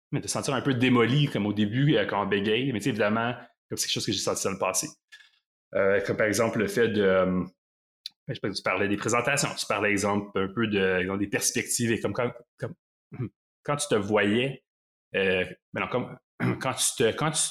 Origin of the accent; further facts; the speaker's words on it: Quebec, Canada; je viens de l'Outaouais.